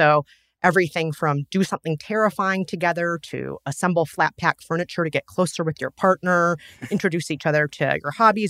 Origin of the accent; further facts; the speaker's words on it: Minneapolis, Minnesota, United States; My go to is always … by my hometown hero … He's from my hometown, Minneapolis.